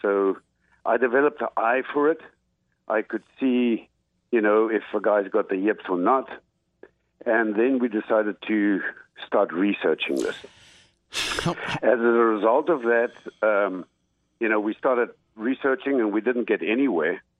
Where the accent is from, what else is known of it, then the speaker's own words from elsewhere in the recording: South Africa; born there; I was born in South Africa.